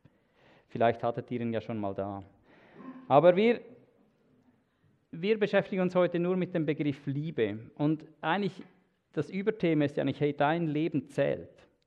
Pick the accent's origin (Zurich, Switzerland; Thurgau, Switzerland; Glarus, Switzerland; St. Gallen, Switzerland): Zurich, Switzerland; Glattfelden; aufgewachsen in Glappfelden. Das Lustige ist, das ist 8 Kilometer Luftlinie von Freienstein weg.